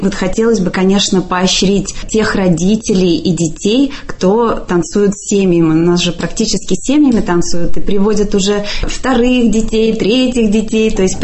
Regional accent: Mari El, Russia; высшее образование я получала в Шкрале, так как я уроженка Марийской республики, все-таки немножко тянет на родину иногда.

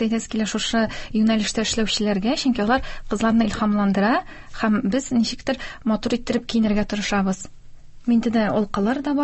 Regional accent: Kazan, Tatarstan, Russia; син бит инде Казаннан, мин шундый, әйе, татар телен каян беләсең?

